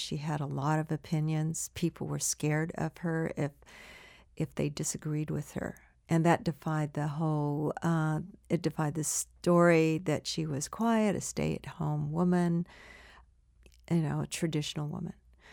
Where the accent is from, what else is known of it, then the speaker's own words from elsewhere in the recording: United States; I wanted an American in part because I am an American